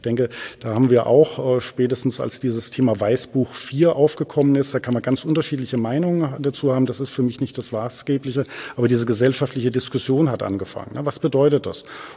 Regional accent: China; German is a second language; Ja, Sie kommen aus Russland, ich komme aus China.

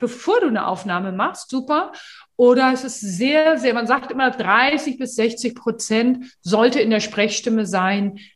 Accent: Hamburg, Germany; nicht auseinanderhalten als Hamburgerin und oute mich da auch immer sehr schnell.

